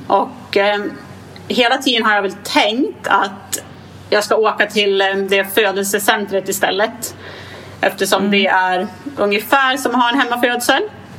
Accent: Gävle, Gävleborg County, Sweden; Min partner är från Helsingborg och jag är från Gävle.

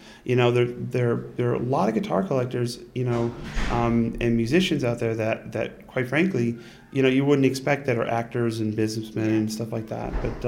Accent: Utica, New York, United States; Because Utica, New York, I don't know.

